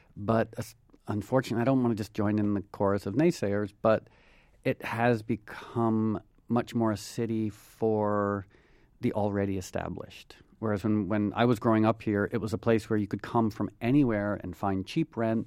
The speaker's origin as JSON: {"language": "English", "town": "New York City", "region": "New York", "country": "United States", "tie": "born there", "lives_now": "Los Angeles, United States", "said": "I was born in Manhattan on 148th Street."}